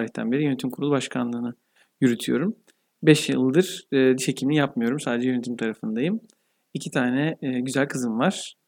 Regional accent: Istanbul, Turkey; born there; 1981 İstanbul doğumluyum.

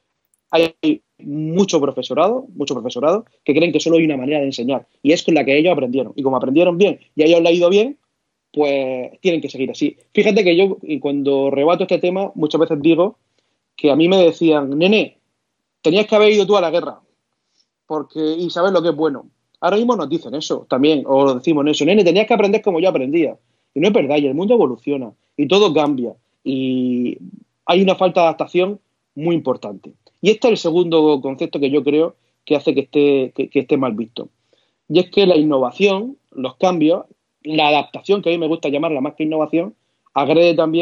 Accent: Abarán, Region of Murcia, Spain; yo soy de Abarán, de un pueblo a la orilla del Segura

